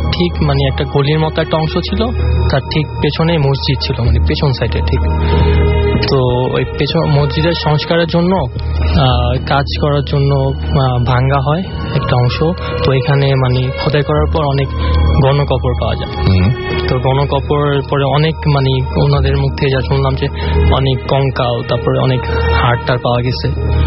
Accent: Dhaka, Dhaka Division, Bangladesh; আমি সেগুনবাগিচা থেকে এসেছি।

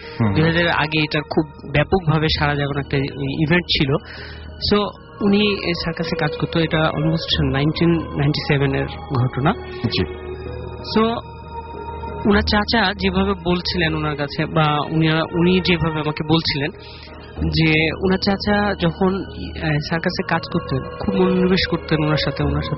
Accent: Rajshahi, Rajshahi Division, Bangladesh; now in Dhaka, Bangladesh; রাজশাহী থেকে, আমি এখন আমি থাকছি মিরপুর একে, এখানে থাকি।

